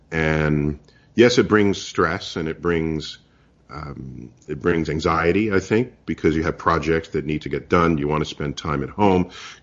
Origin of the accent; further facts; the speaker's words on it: New York City, New York, United States; And by the way, I grew up in New York City, where no one has a relationship with the night sky, particularly back then.